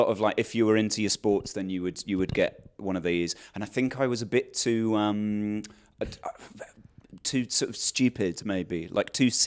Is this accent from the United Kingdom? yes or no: yes; Chichester, South East England, United Kingdom; born there; I was born in Chichester.